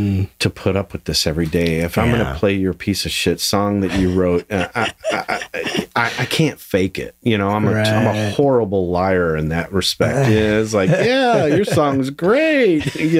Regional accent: Illinois, United States; I mean, I'm a kid from Illinois. I mean, small town. I was like 12,000 people, maybe.

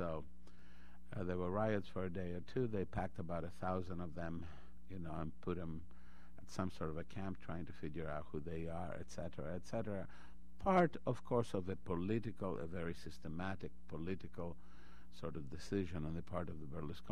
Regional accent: Patras, Western Greece, Greece; in my hometown of Patras

